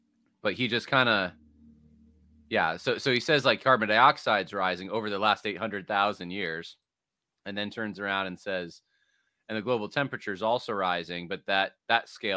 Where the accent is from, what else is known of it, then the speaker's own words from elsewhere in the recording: California, United States; I'm from California originally, so we've driven out west a few times.